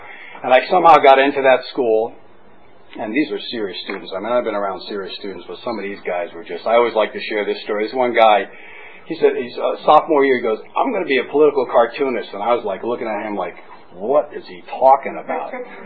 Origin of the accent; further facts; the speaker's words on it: Connecticut, United States; also born or lived in New Jersey; I was born in New Jersey, raised in Connecticut